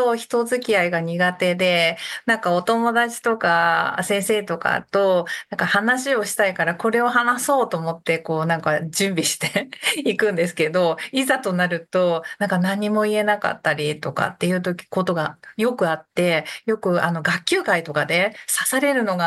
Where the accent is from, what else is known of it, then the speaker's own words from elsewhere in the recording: Yokohama, Kanagawa, Japan; 神奈川県の横浜市です。もう50数年になりますが、ずっとそちらにいて、もう胃の中の蛙でございます。他の地域に出たことがないというところです。